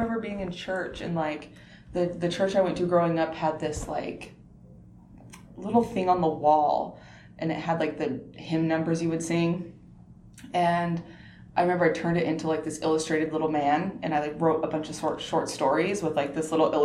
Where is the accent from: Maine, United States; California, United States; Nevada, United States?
Nevada, United States; Las Vegas; And I'm born and raised in Las Vegas, so it's great.